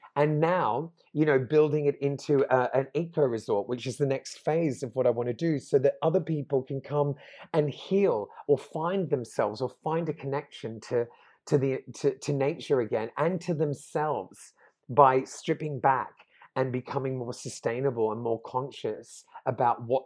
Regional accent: Australia; when I was younger, you know, growing up in Australia in the 80s, I wanted to dance

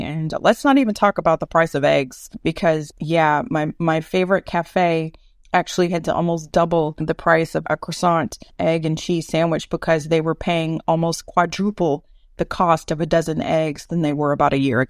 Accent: Eunice, Louisiana, United States; now in Houston, United States; shout out to my hometown of Eunice, Louisiana, we don't call it inflation

